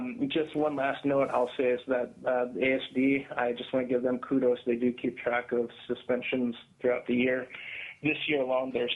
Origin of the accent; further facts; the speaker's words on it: Alaska, United States; now in Anchorage, United States; I'm a lifelong Alaskan. I grew up in the Aleutians, but I've lived out in Anchorage for the past 26 years.